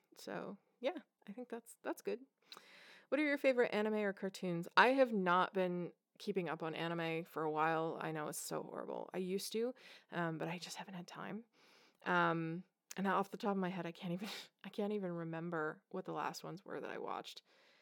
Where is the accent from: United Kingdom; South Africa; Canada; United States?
Canada; Okay, so I'm Canadian, so I think that's why this question was posed the way it was.